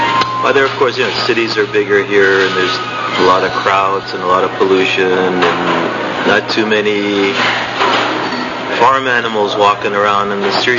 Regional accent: Kabul, Afghanistan; English is a second language; moved away as an adult; now in United States; Okay, I was born in Afghanistan, in the city of Kabul, and I spent a lot of time there. I went to school, high school, and then the 2 years of university at Kabul University. And then I came to the United States for education.

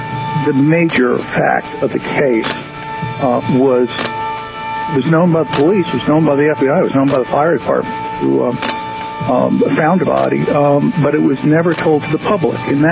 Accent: New Orleans, Louisiana, United States; moved away as an adult; I'm from New Orleans originally. I lived there for 35 years. I grew up there.

